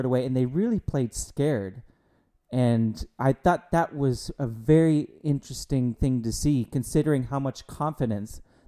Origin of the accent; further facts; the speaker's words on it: United States; Rosette still, as an American, Zed still sounds very strange for me to say.